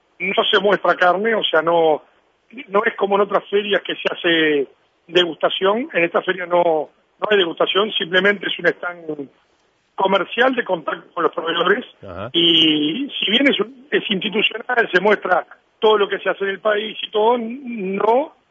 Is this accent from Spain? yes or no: no; Uruguay; La gente en la calle te pregunta de dónde sos y le decís Uruguay y te dice Forlán.